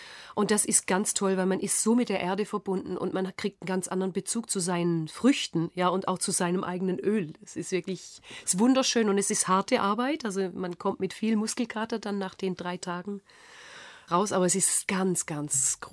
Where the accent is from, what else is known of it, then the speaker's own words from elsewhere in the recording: Tuttlingen, Baden-Württemberg, Germany; Natürlich ist Tuttlingen Heimat in dem Sinne Ursprung. Ja, und da kehre ich auch immer wieder hin zurück. Aber die Heimat, wo ich dann wirklich mich wohlfühle, das ist wohl schon Griechenland geworden in den letzten Jahren.